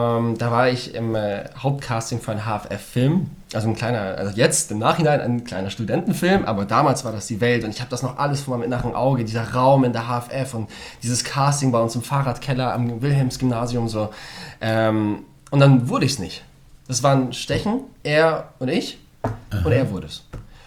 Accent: Poland; also born or lived in Bavaria; Und das als Pole, also mit zwei polnischen Eltern.

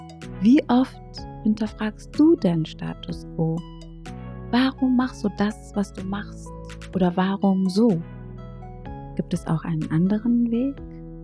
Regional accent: Eritrea; first language Tigrinya; German is a second language; ist Tigrinya, meine Muttersprache aus Eritrea, und bedeutet Vertrauen.

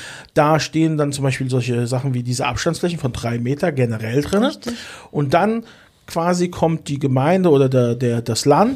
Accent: Frankfurt, Hesse, Germany; Ich sehe es in meiner Heimat. Ne? Ich komme aus Frankfurt am Main.

